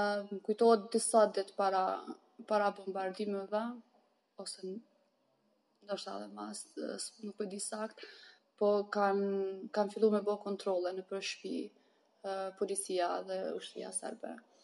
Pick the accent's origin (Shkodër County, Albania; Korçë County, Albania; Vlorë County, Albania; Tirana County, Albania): Tirana County, Albania; Tirana; now in Pristina, Kosovo; tash jam 30 vjeqë, jam nga Tirane, jam nga Tirane, tash jam zhvendosë në Prishtinë, jetoj, punoj në Prishtinë.